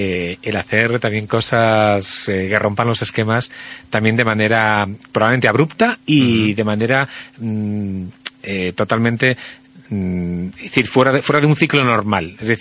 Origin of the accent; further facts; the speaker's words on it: Castile, Spain; now in Madrid, Spain; A mí me encanta estar en mi pueblo, en la Castilla Profunda